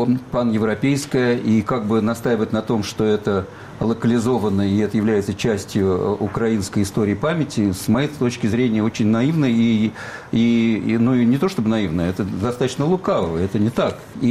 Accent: Moscow, Russia; born there; Я еврей-историк, родившийся в Москве, ни в Одессе, ни во Львове, ни в Киеве.

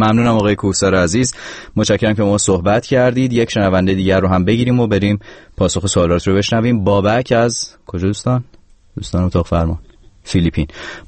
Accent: Gilan, Iran; من خودم گیلکم.

